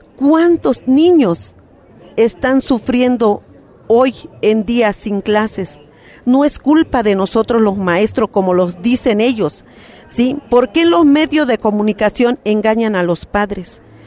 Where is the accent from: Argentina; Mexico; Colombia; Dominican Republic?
Mexico; Sayula de Alemán, Veracruz; soy de Sayula de Alemán, Veracruz, y vengo representando la zona de Jaltipan.